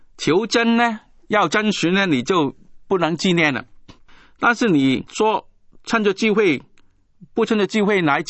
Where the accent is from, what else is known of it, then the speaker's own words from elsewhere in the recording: China; 因为很多节气，其实如果你说我们中国人的节气很多都迷信啦，都有迷信的传统啦